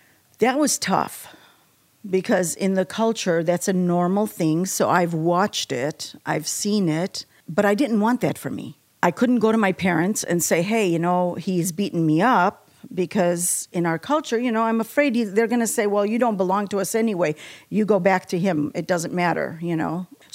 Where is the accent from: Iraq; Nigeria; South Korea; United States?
Iraq; Obviously, the land's religion is Islam. But we were Christians, and we had the freedom to go to our church.